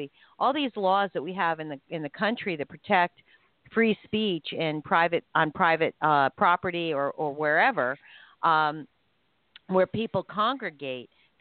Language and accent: English; New London, Connecticut, United States; including Mongi Dougherty, who is from my hometown of New London, Connecticut.